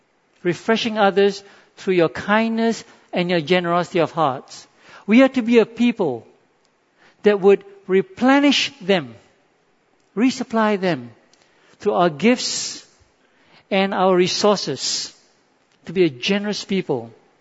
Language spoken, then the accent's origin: English; Singapore; it was the beginning of a journey as a Singaporean walking into our destiny